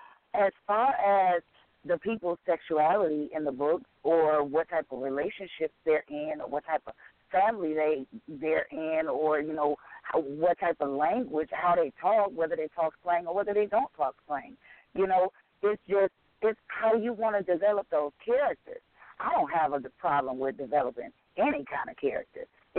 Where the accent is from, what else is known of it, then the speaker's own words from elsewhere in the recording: Saginaw, Michigan, United States; This book actually is based out of my hometown where I was born, Saginaw, Michigan.